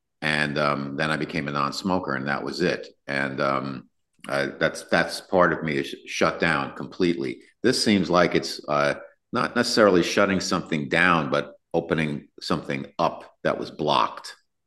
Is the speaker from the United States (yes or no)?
yes; East Coast, United States; And I'm from the East Coast and I wasn't used to that.